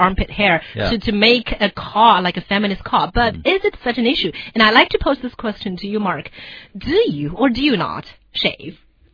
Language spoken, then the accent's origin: English; China; growing up in China, I am used to seeing men and women who are comparatively hairless